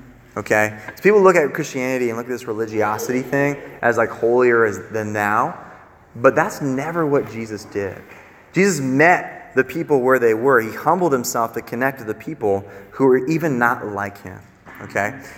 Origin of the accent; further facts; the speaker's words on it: Newark, New Jersey, United States; I ain't never going to be fake. I'm from Newark.